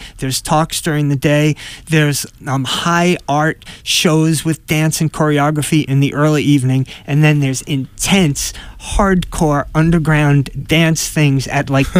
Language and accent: English; Long Island, New York, United States; I grew up in Long Island, New York, and mm-hmm. my world was the Lower East Side before it was gentrified.